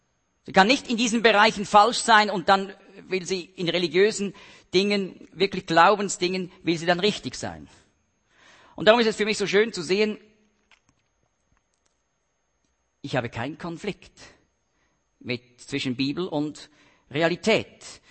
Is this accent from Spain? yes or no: no; Switzerland; Also ich bin mir als Schweizer bewusst, dass es wunderbare Berge in Deutschland gibt.